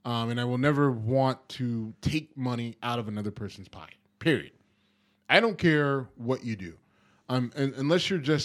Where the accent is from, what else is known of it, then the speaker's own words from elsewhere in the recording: Youngstown, Ohio, United States; But I'm also from Youngstown, Ohio, and, you know, there's that.